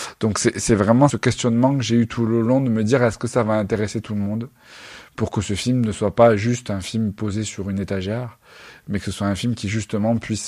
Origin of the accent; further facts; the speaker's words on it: Narbonne, Occitanie, France; en tout cas dans ma jeunesse, à Narbonne